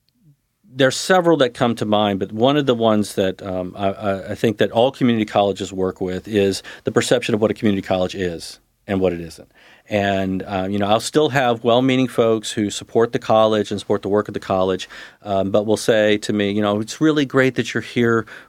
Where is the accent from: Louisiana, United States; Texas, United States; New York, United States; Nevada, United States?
Louisiana, United States; New Orleans; I'm a kid from New Orleans, and I grew up in New Orleans.